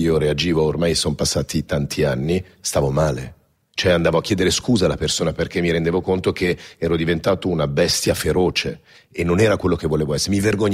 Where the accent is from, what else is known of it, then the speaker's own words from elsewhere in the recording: Paris, Île-de-France, France; Io sono nato a Parigi, ci ho vissuto per 18 anni e io sono nato in una famiglia molto benestante